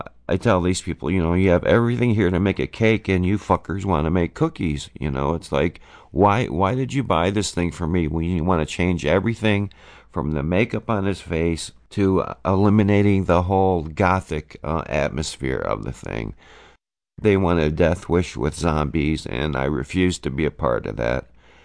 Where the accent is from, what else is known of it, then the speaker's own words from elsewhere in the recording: Detroit, Michigan, United States; which, since I came from Detroit, from what I understood, this happened all over the world, but I've since learned that only in Detroit